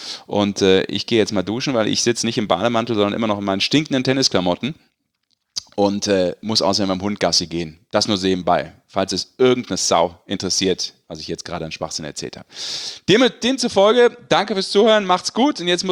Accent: Rhineland, Germany; Ich als Rheinländer sage natürlich Fasching.

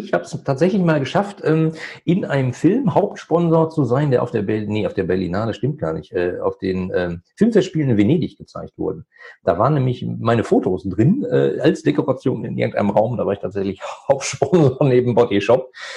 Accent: North Rhine-Westphalia, Germany; ich komme aus dem Ruhrgebiet

